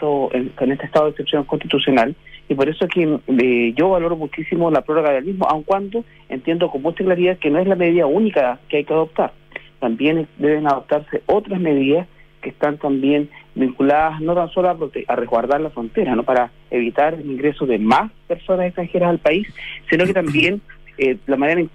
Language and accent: Spanish; Chile; incluso como chilenos